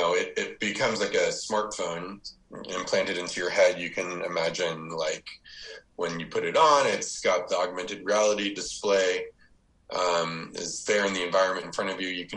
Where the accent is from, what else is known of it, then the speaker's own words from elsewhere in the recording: United States; as an American growing up, in history class, all that I got about Cambodia was maybe one or two sentences for the Khmer Rouge.